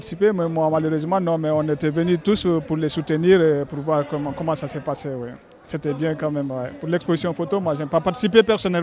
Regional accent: Guinea; Moi, je viens de la Guinée-Conakry. Ouais, je viens de la Guinée.

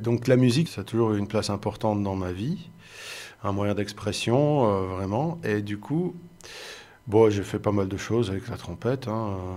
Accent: Belgium; En tout cas, en Belgique, ça se dit aussi, là d'où je viens, là où j'ai grandi, en tout cas.

